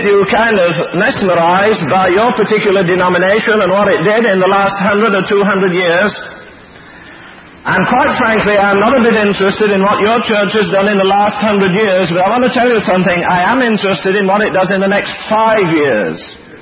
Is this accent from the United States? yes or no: no; England, United Kingdom; you may believe I'm English, but you'd hardly believe that in the little schoolhouse in England, I learned what is the most, or the best known story in America, about America.